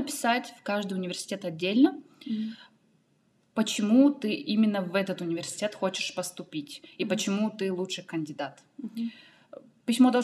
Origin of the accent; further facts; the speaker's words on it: Kazakhstan; Да, русский я взяла, потому что я из Казахстана, и у нас считается русский как иностранный.